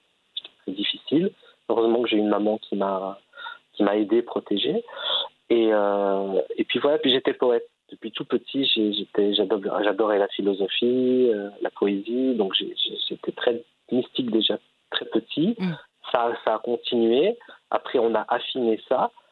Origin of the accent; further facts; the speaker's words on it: Belgium; born there; je suis né en Belgique, j'ai eu une éducation à l'école laïque et j'ai eu une éducation traditionnelle islamique à la maison, moderne, mais traditionnelle quand même.